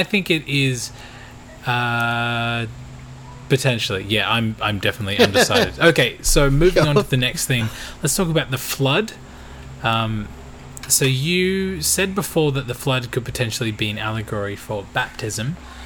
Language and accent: English; Tasmania, Australia; born there; I've told you before that I was born in Tassie, didn't I?